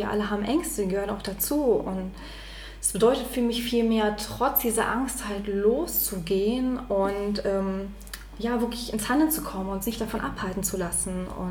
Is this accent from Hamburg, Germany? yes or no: no; Berlin, Germany; ich komme aus Berlin